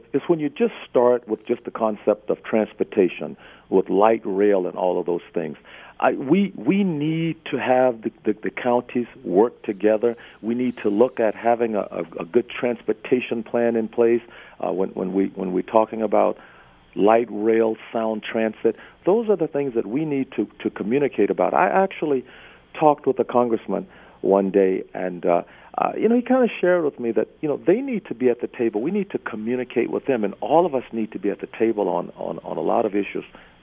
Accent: Louisiana, United States; I'm a person with a fair amount of confidence in myself, and I learned that growing up in Louisiana.

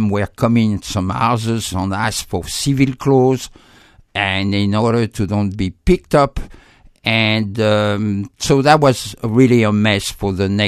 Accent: Normandy, France; We are all the family married. We are originally from Normandy. So we have this house in Normandy.

